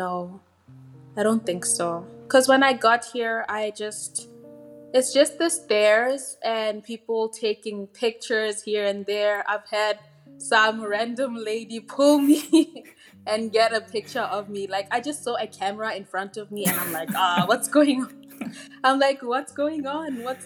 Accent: Botswana; English is a second language; now in Russia; I am from Botswana, which is a country in the southern part of Africa. And yes, that's basically it. I study in Russia.

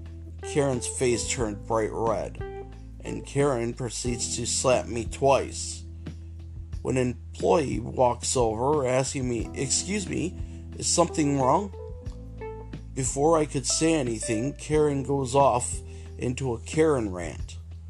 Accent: Ohio, United States; born there; I'm half Mexican, half white. I was born in Ohio, and my parents were born in Ohio, regardless of me being of Mexican descent, and that I was born here in America.

